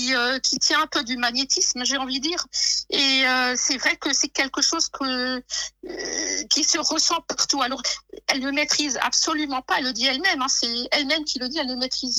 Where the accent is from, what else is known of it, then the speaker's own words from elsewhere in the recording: Mulhouse, Grand Est, France; mon premier concert était celui de … dans ma ville natale de Mulhouse.